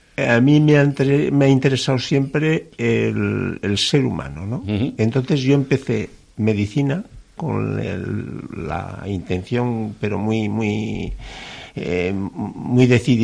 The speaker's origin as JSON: {"language": "Spanish", "town": "Tudela", "region": "Navarre", "country": "Spain", "tie": "born there", "said": "yo soy nacido en Tudela, pero sin embargo mi segunda referencia y afectivamente igual casi la primera es Los Fallos."}